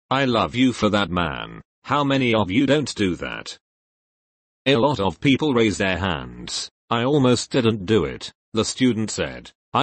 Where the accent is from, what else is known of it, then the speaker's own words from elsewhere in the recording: United States; As an American who was raised Christian, turned my back on that, and found this new path.